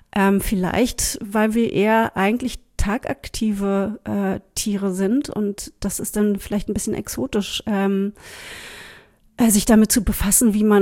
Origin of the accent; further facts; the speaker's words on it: Berlin, Germany; Ich bin ja in West-Berlin aufgewachsen, die halbe Stadt, die es nicht mehr gibt.